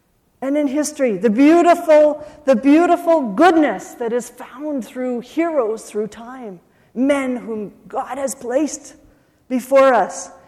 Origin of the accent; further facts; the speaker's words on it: Canada; I'm from Canada.